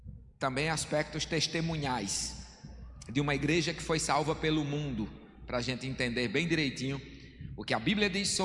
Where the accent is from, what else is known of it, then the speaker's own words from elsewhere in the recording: Caicó, Rio Grande do Norte, Brazil; now in Recife, Brazil; eu não sou do Recife, nós somos de Caicó, mas há 27 anos que nós moramos em Recife e eu me considero mais recifense do que potiguar